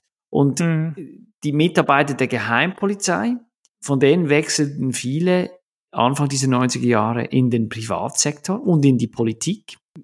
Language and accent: German; Switzerland; kann man sagen, auch als Schweizer ganz objektiv eine recht gute ist